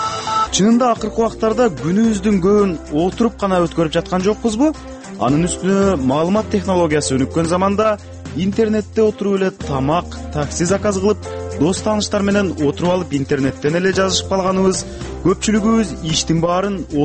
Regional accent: London, United Kingdom; Негизи мен өзүм Лондондон келгем.

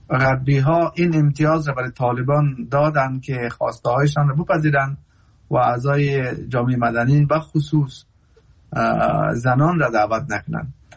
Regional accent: Afghanistan; ما مردم که از افغانستان هستیم

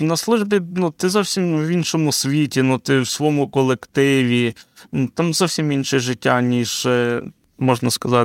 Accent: Lviv, Lviv Oblast, Ukraine; я зі Львова

